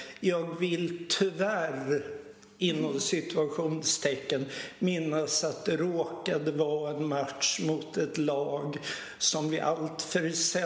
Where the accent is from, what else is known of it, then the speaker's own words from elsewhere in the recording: Stockholm, Stockholm County, Sweden; Eftersom jag är född och uppvuxen på Östermalm, ett kvarter ifrån stadion.